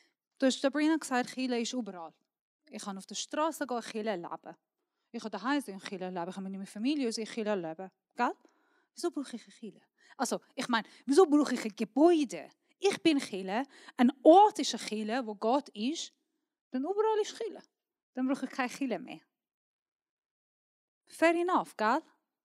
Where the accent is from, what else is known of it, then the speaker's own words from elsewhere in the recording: Iran; German is a second language; Wenn ich umschaue, ich bin Iranerin